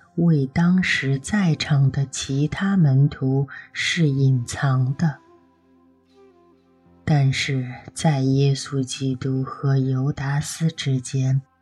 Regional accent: China; 身为中国人， 我们也是救恩所惠及的对象

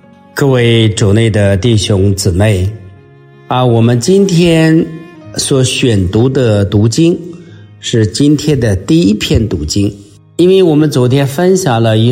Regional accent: China; 就像我们中国人啊，信的神太多了

